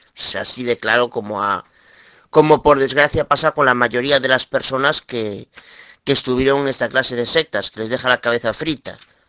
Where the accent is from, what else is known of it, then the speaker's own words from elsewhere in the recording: Galicia, Spain; de Galicia, España.